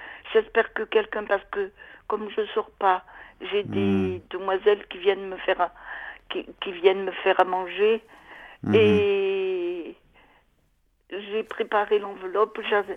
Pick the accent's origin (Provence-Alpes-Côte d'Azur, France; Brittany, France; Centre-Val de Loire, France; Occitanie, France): Provence-Alpes-Côte d'Azur, France; Nice; je suis de Nice, vous vous rappelez?